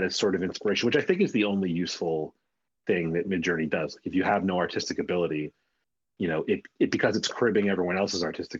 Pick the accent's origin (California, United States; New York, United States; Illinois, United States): New York, United States; I'm from New York.